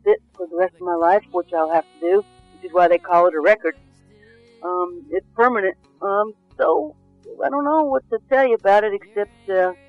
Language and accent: English; Baton Rouge, Louisiana, United States; So I'm a Southerner born and raised in Baton Rouge, and so when I start to sing, it sounds country